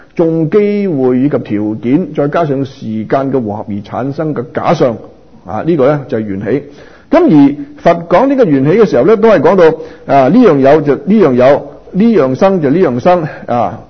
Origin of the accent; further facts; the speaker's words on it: Guangdong, China; 我们广东人，什么叫查博士啊？